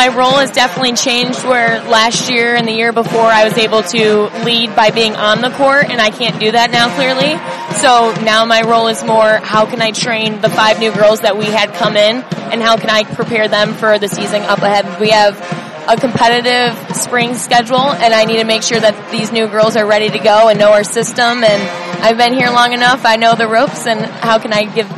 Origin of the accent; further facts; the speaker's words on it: Toledo, Ohio, United States; Well, I'm from Toledo, so it's only 2 hours away.